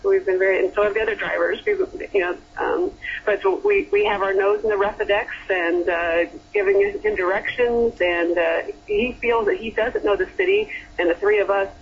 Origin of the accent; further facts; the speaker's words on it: Midwest, United States; now in Brisbane, Australia; I mean, we're from the Midwest. That's a flat, area, and it's set up with a grid-like pattern of streets.